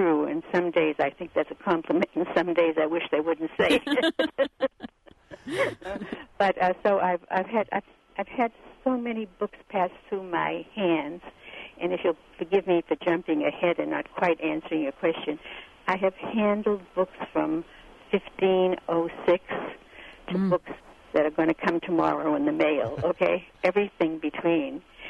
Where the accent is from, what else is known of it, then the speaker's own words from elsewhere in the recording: Boston, Massachusetts, United States; I grew up in Boston in a Jewish household, and so I went to the library at Cornell, which, of course, had everything